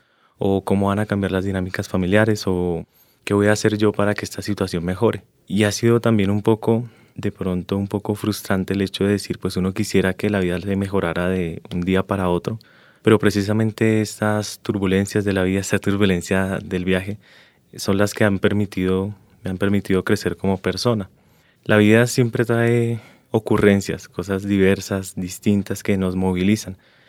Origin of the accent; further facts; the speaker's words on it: Bogotá, Colombia; also born or lived in Rionegro, Antioquia; Colombiano totalmente, porque mi papá es de San Pelayo, Córdoba, mi mamá es del Charco, Nariño, y yo me crié entre aquí, en Bogotá, y en Río Negro, Antioquia. Entonces yo me siento pues por esa parte muy multicultural.